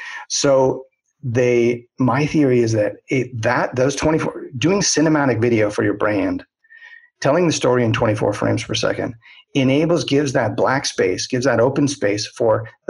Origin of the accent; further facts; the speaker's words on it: Hollywood, California, United States; I come from Hollywood, I understand filmmaking and the 24 frames per second.